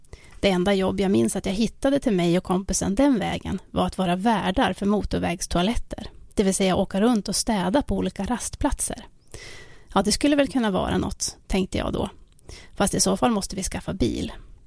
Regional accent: Sollefteå, Västernorrland County, Sweden; sommarjobbar på ett nystartat callcenter hemma i Sollefteå.

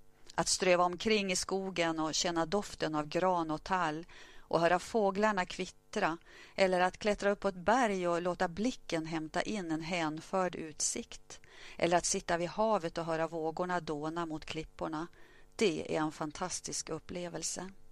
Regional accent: Nordingrå, Västernorrland County, Sweden; moved away; Jag är född i Nordingrå i en by som heter Näsänget, 3 kilometer från Bönhamn.

